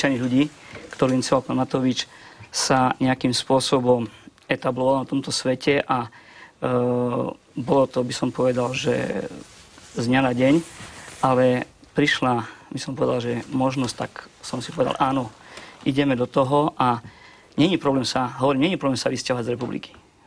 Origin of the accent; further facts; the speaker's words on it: Prešov, Prešov Region, Slovakia; Som Prešovčan, to znamená východňar. Som absolventom Vysokej školy poľnohospodárskej v Nitre